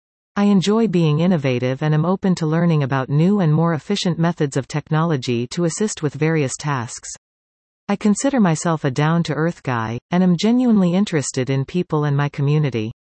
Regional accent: Valley East, Ontario, Canada; I am a resident, business owner, volunteer and community leader in Ward 6. I was born and raised in Valley East and have strong ties to the community.

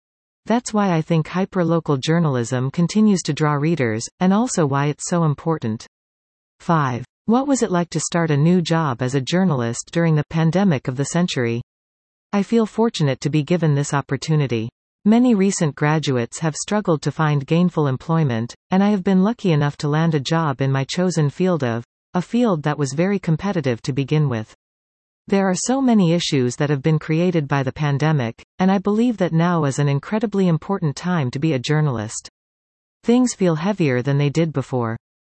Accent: Newfoundland and Labrador, Canada; I'm originally from Labrador, and I've paddled the Grand River out there as well.

